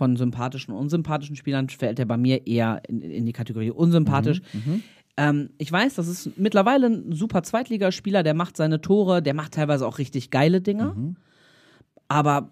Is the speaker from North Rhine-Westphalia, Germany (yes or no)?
yes; Bielefeld, North Rhine-Westphalia, Germany; als Bielefelder